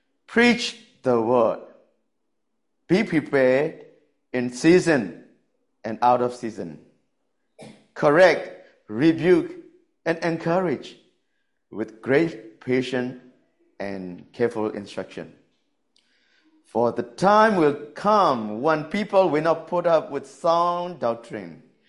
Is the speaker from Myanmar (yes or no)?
yes; Myanmar; now in Singapore; I'm from Myanmar, and by the grace of God, I'm now serving at Justin Baptist Church Singapore in youth and young adult ministry as a young adult pastor